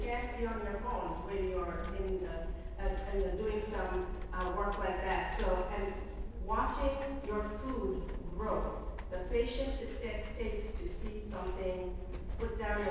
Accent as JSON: {"language": "English", "country": "Bangladesh", "tie": "born or raised there", "said": "So when I grew up in Bangladesh as a little girl, we had a garden where we had chickens."}